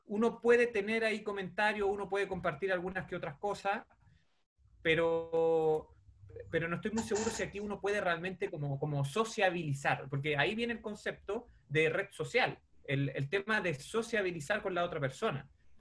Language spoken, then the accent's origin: Spanish; Chile; nosotros, como chilenos principalmente, vamos a recibir un determinado internet